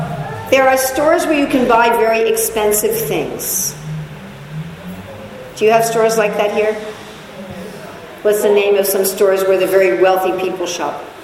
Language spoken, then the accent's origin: English; New York, United States; I'm originally from New York.